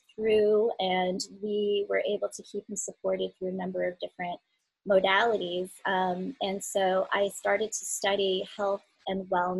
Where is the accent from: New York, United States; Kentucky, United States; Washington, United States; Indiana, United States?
New York, United States; also born or lived in South Korea; And I was adopted from South Korea long, long time ago by a wonderful family that lived in New York. And so there I was at 2 years old, starting a brand new life with a new family.